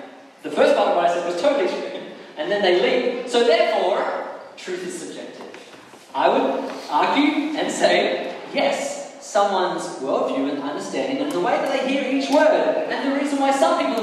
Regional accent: Australia; as an Australian, I have the responsibility to pray for the well-being of our nation

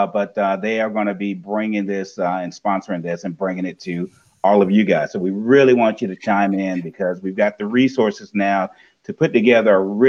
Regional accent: Portsmouth, Virginia, United States; the Visitors Bureau of the actual town, my hometown, Portsmouth, Virginia, is sponsoring all of this.

